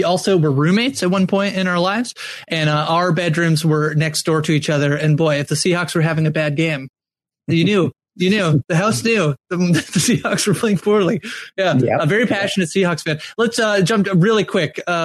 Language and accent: English; Canada; As a Canadian, you and I, two Canadians on this podcast